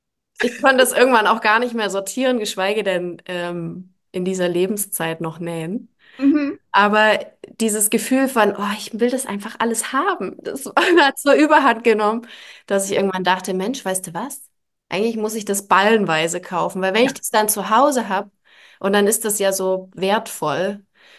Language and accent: German; Halle, Saxony-Anhalt, Germany; Ich war gerade in meiner Heimatstadt, ich komme aus Halle.